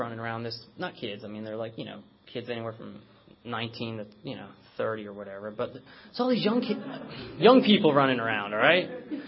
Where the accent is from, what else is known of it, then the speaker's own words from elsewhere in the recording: West Chester, Pennsylvania, United States; I'm originally from Westchester, PA.